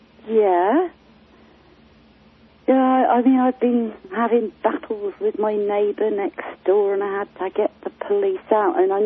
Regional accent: Wales, United Kingdom; I'm Welsh, you see. I've got no allegiance at all to England.

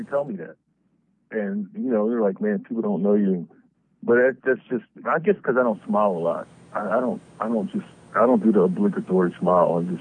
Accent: Northeast, United States; she's from Connecticut, you know, and I'm from the Northeast

